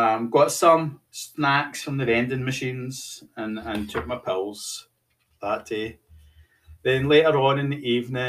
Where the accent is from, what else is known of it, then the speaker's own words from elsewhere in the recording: Scotland, United Kingdom; accent: Scottish; And I think probably my Scottish accent just made them hesitant to deal with me.